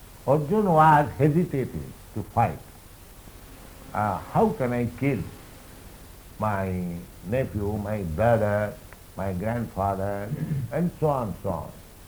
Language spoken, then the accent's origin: English; India; English is a second language; You are thinking more intimate relationship with him, and because I am Indian, he may not think more in such intimacy